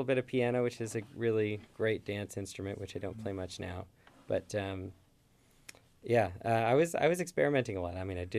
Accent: Fairbanks, Alaska, United States; So I grew up in Fairbanks, Alaska, and my dad played fiddle music.

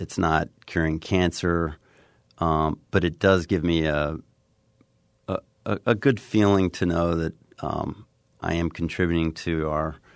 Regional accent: Lexington, Kentucky, United States; also born or lived in Missouri; I grew up in Lexington, Kentucky, born in Missouri, and this is one thing I do share with the little guys

